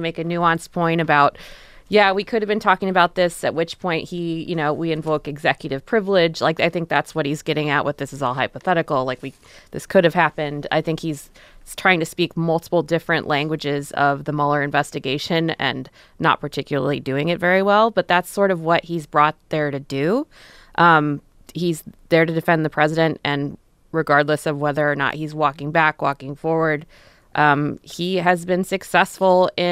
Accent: Elkhart, Indiana, United States; I'm from the town next door to Mayor Pete's town. I'm from Elkhart, Indiana.

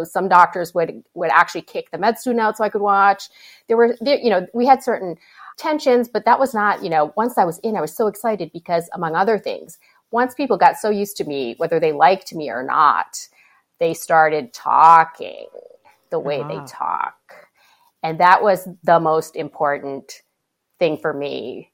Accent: Hibbing, Minnesota, United States; You know, I grew up in Hibbing.

